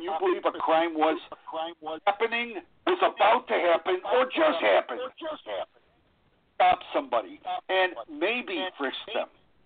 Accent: Chicago, Illinois, United States; I grew up in Chicago. I was familiar with minorities.

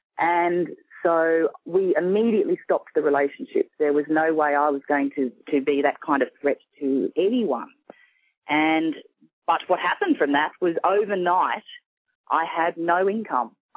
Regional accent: Sydney, New South Wales, Australia; accent: Australian; I'm from Sydney, Australia.

